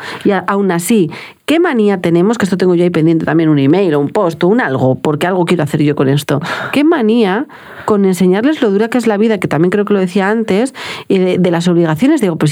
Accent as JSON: {"language": "Spanish", "town": "Bilbao", "region": "Basque Country", "country": "Spain", "said": "aficionada del Atleti de Bilbao, obviamente como bilbaína que soy"}